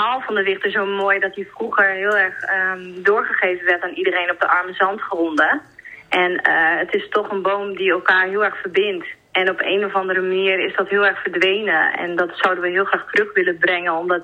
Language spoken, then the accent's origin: Dutch; Assen, Drenthe, Netherlands; Mijn vriend wel, want ik kom hier zelf niet vandaan. Ik kom zelf uit Assen.